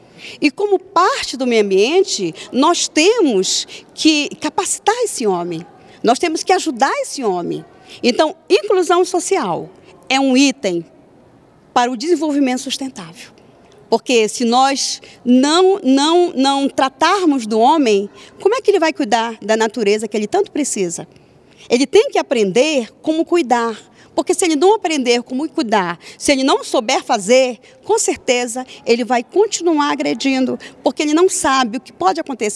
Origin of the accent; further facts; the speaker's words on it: Pará, Brazil; eu conheço o município de Abaitetuba e eu sou paraense.